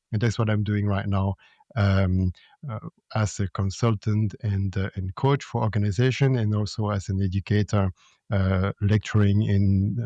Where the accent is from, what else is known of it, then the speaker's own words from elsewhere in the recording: Belgium; English is a second language; moved away as an adult; now in China; I'm from Belgium. I came to China in 1995 for a tech company in telecom.